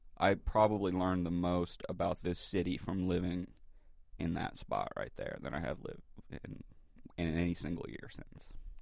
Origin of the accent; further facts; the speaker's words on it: Georgia, United States; I'm from Georgia.